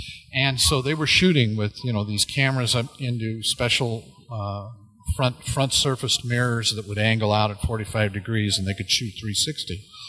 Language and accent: English; Pasadena, California, United States; went through a competitive examination in my hometown of Pasadena, California, to become a draftsman